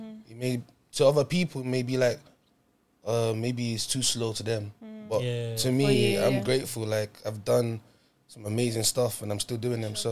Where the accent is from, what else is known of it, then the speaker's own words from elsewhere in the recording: Nigeria; now in United Kingdom; we live in the UK where, coming from where I come from, I'm a Nigerian guy. I was born there. I'm a Yoruba man, so it's like that culture is instilled in me.